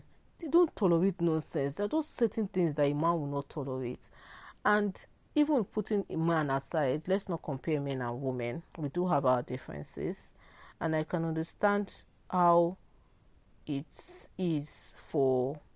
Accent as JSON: {"language": "English", "country": "Nigeria", "tie": "born or raised there", "said": "I can't speak for other countries, but I grew up in Nigeria and I've come across a lot of Nigerian women. Like, I've never left this country."}